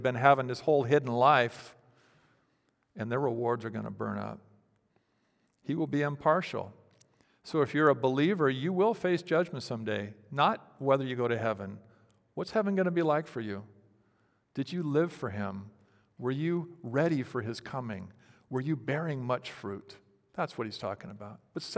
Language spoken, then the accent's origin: English; Fresno, California, United States; So I'm growing up in Fresno, and my dad, there was these canals that went through Fresno